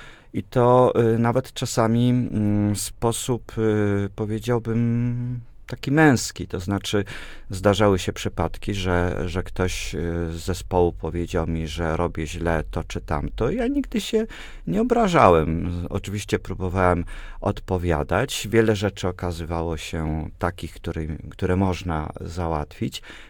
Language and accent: Polish; Łódź, Łódź Voivodeship, Poland; jestem z pochodzenia łodzianinem. Cała moja rodzina to jest wielopokoleniowa rodzina łódzka i ze strony mamy, i ze strony taty.